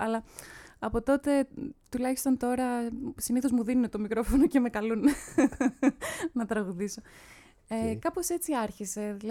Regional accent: Athens, Attica, Greece; Θα σας πω, μεγάλωσα στην Αθήνα, με καταγωγή από τη Σπάρτη και από την Καλαμάτα.

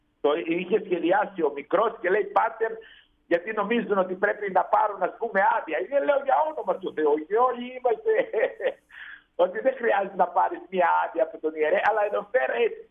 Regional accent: Thessaloniki, Central Macedonia, Greece; Εκεί πέρα στην Πάρο, εγώ ήμουν από τη Θεσσαλονίκη

